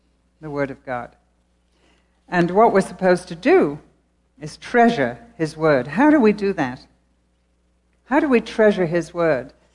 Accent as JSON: {"language": "English", "region": "England", "country": "United Kingdom", "said": "I'm so glad I'm English, because I was taught to honor authority"}